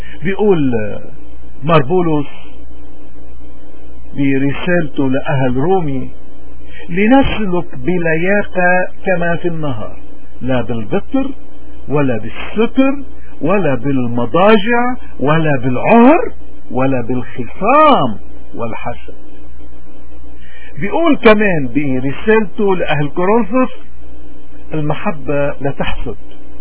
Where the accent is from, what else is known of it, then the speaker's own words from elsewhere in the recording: Lebanon; من هون نحن كلبنانيين، واليوم بلدنا عم بيواجه وضع ابليسي